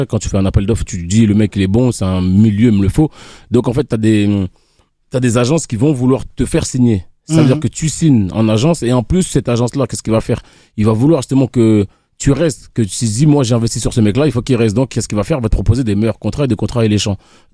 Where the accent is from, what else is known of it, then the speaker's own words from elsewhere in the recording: Haiti; les gens, ils savent que moi, je viens d'Haïti.